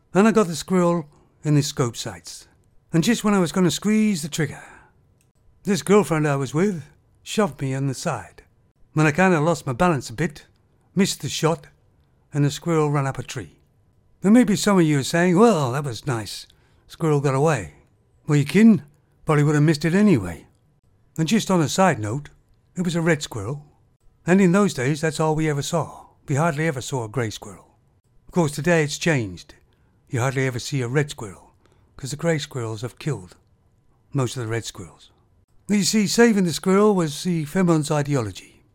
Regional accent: Canada; also born or lived in England; I was born in Canada and grew up there a lot of the time. But I also lived in the UK, England.

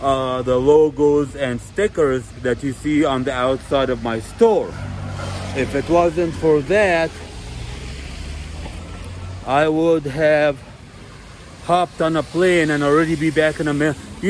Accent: United States; now in Colombia; you know, I'm American, I really don't know the language and the culture, I don't know where to go to get, you know, what I need.

